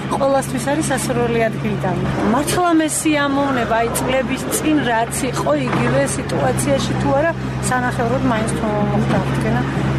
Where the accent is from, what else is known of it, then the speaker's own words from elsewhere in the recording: Zugdidi, Samegrelo-Zemo Svaneti, Georgia; მე ჩემი ბავშვობა გამიტარებია ამ ბაღში. მე მახსოვს, რომ აქ ფარშავანგები დადიოდნენ